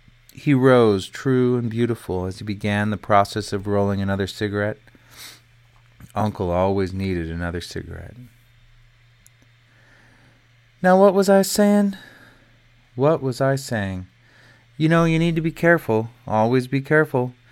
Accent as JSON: {"language": "English", "town": "Plummer", "region": "Idaho", "country": "United States", "tie": "born or raised there", "said": "Three friends and I had been down visiting a local college town south of my hometown of Plummer."}